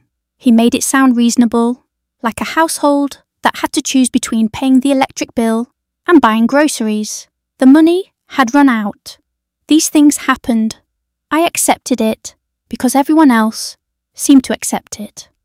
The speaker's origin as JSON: {"language": "English", "town": "Sheffield", "region": "Yorkshire and the Humber", "country": "United Kingdom", "tie": "born or raised there", "said": "I grew up on the Parson Cross estate in Sheffield"}